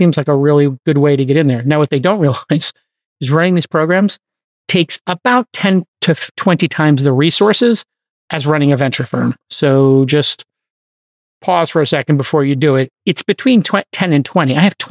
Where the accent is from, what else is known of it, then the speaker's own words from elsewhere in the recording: New York, United States; So like, I grew up in New York and I remember rock and roll in the 70s